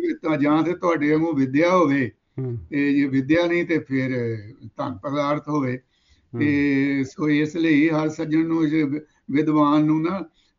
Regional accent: Suro Padda, Punjab, India; ਸਾਡੇ ਪਿੰਡ ਨਿਕਾ ਜਿਹਾ ਸੂਰੋ ਪੱਡਾ ਮਹੀਤੇ ਤੋਂ 4 ਕਿਲੋਮੀਟਰ ਅੰਮ੍ਰਿਤਸਰ ਵਾਲੀ ਸੜਕ ਦੇ ਉੱਤੇ ਆ

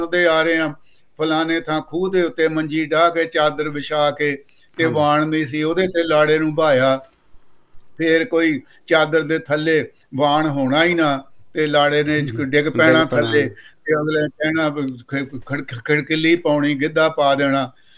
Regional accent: Punjab, India; born there; ਮੇਰਾ ਜਨਮ ਵੀ ਉੱਥੋਂ ਦਾ ਹੀ ਆ, ਮੇਰੇ ਨਾਨਕੇ ਆ

